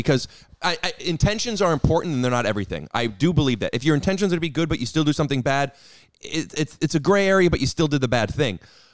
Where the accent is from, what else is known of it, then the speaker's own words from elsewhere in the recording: London, United Kingdom; Oh, I don't call those a cigarette. I'm from London.